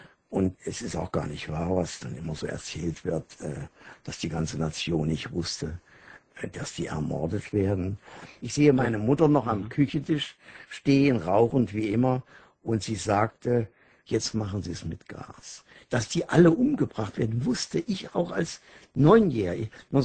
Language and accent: German; Eschwege, Hesse, Germany; Ich stamme aus Eschwege, 50 Kilometer östlich Kassel, westlich Eisenach, südlich Göttingen. Mein Vater hatte seine Schuhfabrik in meinem Geburtsjahr 1931 aufgeben müssen